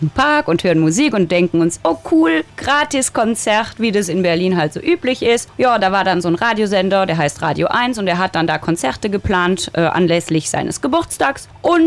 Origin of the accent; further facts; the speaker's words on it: Wallonia, Belgium; wir sind Belgier.